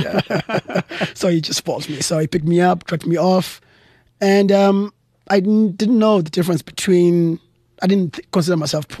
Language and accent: English; Cape Town, Western Cape, South Africa; I grew up in Cape Town.